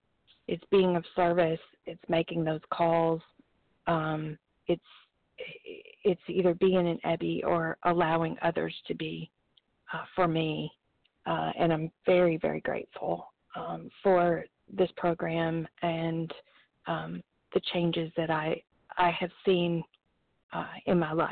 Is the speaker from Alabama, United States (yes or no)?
yes; Alabama, United States; from Alabama. I'm a compulsive overeater.